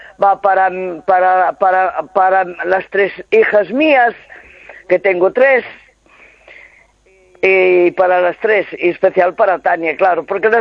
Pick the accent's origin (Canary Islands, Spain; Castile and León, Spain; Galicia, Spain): Galicia, Spain; Mesoiro; born there; Bueno, nací en Mesoiro, llevo 36 años aquí en Coruña.